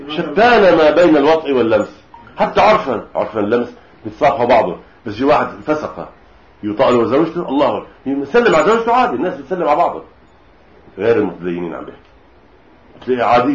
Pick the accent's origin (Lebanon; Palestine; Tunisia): Lebanon; عندنا بلبنان من أصعب ما يكون من 30 سنة فقط